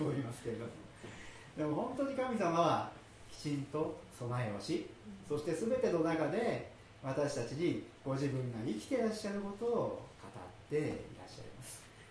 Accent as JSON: {"language": "Japanese", "region": "Shizuoka", "country": "Japan", "said": "みかんは私の実家が静岡なので私の母が私のところに送ってきてくれるはずになっていました。"}